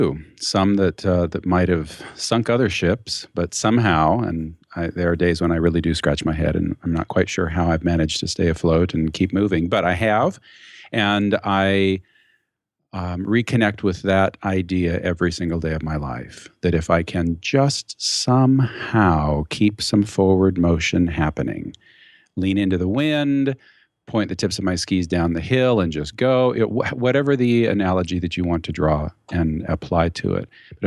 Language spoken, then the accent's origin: English; California, United States; So see, you know, I'm from California, so it never comes out that way, no matter how hard I try.